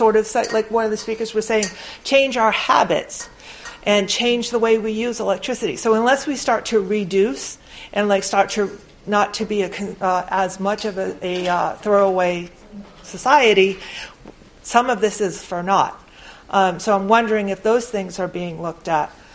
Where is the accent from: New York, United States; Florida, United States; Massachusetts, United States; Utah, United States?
Massachusetts, United States; Taunton; I'm from Taunton, Massachusetts.